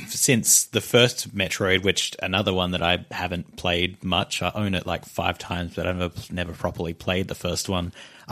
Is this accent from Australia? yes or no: yes; Australia; The Bookcast, it's a podcast about Nintendo stuff, and we're from Australia, so it's fairly Australia-specific, but not really.